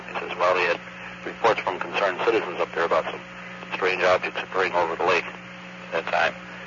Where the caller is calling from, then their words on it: Albany, New York, United States; I'm calling from Albany, New York.